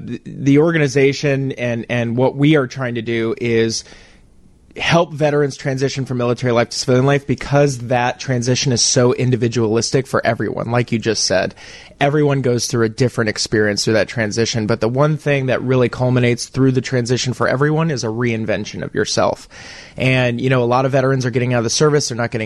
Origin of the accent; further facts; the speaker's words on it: Beaverton, Oregon, United States; I'm from Beaverton, Oregon. I was born and raised out in Oregon, Nike Town, USA.